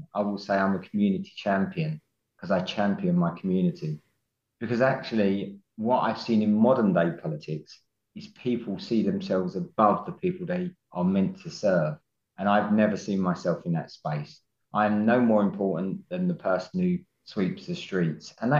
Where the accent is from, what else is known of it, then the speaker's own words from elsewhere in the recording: Dagenham, London, United Kingdom; I'm born and bred. I was born in Barking Hospital, up in the hospital, like most of the great people of the world are. And I grew up in Dagenham Village, had my teenage years in Chadwell Heath, and then moved back to Dagenham when I became a single parent.